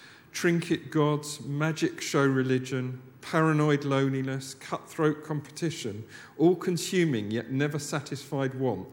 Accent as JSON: {"language": "English", "country": "United Kingdom", "said": "I think as we're British, perhaps we'll go for acorn and mighty oaks."}